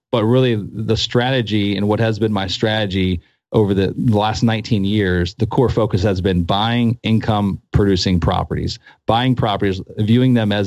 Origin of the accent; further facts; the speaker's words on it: Pennsylvania, United States; I grew up in Pennsylvania.